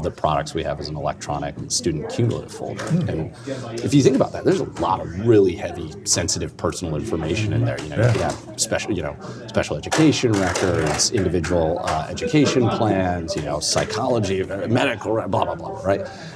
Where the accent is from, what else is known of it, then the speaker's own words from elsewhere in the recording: Kalamazoo, Michigan, United States; I'm from Kalamazoo.